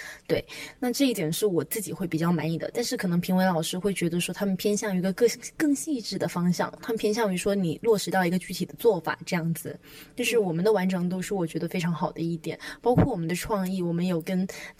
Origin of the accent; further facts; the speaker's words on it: Xiamen, Fujian, China; now in Nanjing, China; 我本身在大陆的话是一直都在大陆念书的，那我是上大学才来到南京，在这之前我一直都是在厦门。